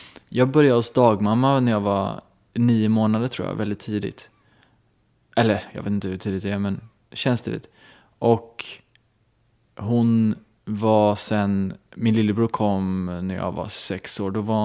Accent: Romelanda, Västra Götaland County, Sweden; Men så där växte jag upp. I Romelanda, så det ser jag som min sådär... Ja, där växte jag upp på en gata med ganska mycket andra barn.

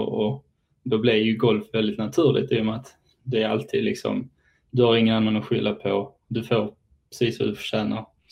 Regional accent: Eslöv, Skåne, Sweden; now in Texas, United States; Jag kommer från Eslöv. Jag gick uppfostrad i Eslöv, född och uppvuxen. Gick gymnasium i Helsingborg, riksidrottsgymnasiet i Helsingborg.

